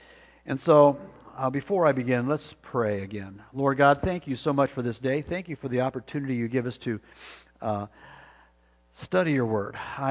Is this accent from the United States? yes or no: yes; Arizona, United States; Most of you know that I grew up in Arizona, and so it was just a few hours' drive to Disneyland.